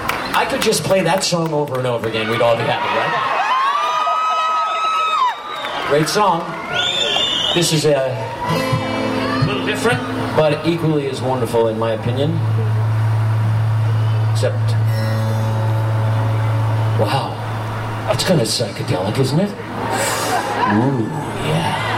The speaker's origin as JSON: {"language": "English", "country": "United States", "said": "Well, I'm from the United States."}